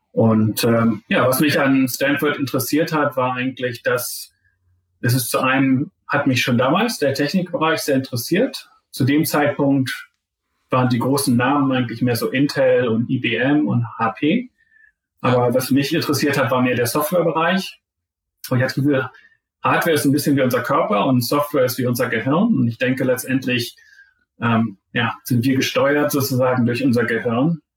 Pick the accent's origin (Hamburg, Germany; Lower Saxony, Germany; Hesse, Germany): Lower Saxony, Germany; Zeven; Ich bin der Sohn von 2 Gymnasiallehrern in Zeven. Das ist so halbwegs zwischen